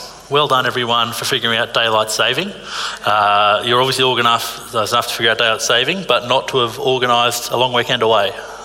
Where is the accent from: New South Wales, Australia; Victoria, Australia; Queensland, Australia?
New South Wales, Australia; Narara; I grew up in Narara. I didn't love growing up in Narara. I spent 17 years in the same house.